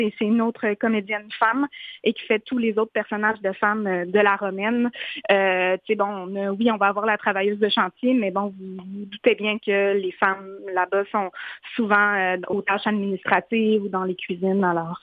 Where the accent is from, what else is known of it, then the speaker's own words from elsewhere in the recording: Quebec, Canada; moi, je viens de la Haute-Côte-Nord, puis par chez nous, c'est assez commun que les hommes partent aller travailler dans le Nord.